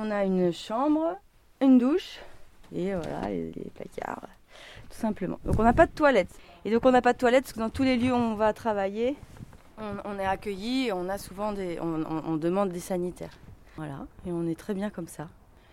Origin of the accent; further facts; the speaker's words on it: Centre-Val de Loire, France; also born or lived in Beauce; Moi, je suis française, mais j'ai grandi en Beauce.